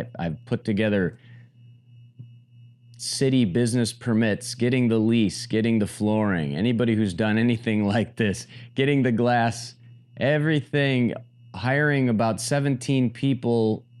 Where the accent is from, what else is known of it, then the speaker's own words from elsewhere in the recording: Michigan, United States; now in Miami Beach, United States; It's such a beautiful day here in Miami Beach, Florida. The sun is shining. Trust me, I'm from Michigan originally. I understand the winter.